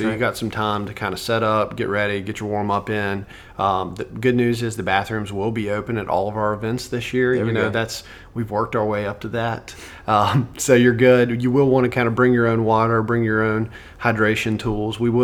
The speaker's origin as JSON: {"language": "English", "town": "Charlotte", "region": "North Carolina", "country": "United States", "tie": "born or raised there", "said": "I grew up in Charlotte, went to Carolina, so I grew up at the Charlotte Tuesday night track meets."}